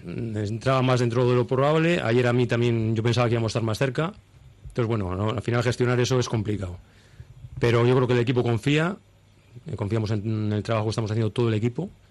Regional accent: Bilbao, Basque Country, Spain; Yo que soy de un pueblo, bueno, que soy de Bilbao

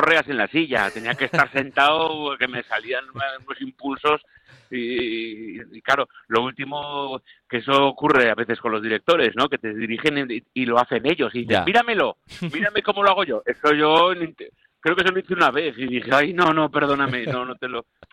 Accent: Aragon, Spain; yo tengo familia, somos de Aragón, estamos muy pegados, sí

